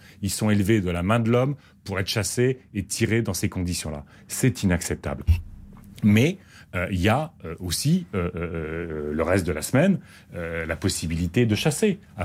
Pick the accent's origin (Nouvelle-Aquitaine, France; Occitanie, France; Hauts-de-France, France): Hauts-de-France, France; Moi, je viens de Picardie. Quand je vais dans la maison familiale, à 200 mètres, vous avez des coups de fusil le week-end.